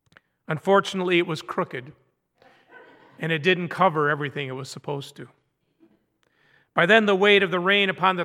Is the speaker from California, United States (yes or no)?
no; Stanton, Michigan, United States; I was going to mention, too, that I'm a Michigan native. I was born in Greenville, lived and went to high school in Stanton, Michigan. Does anyone know where Stanton is?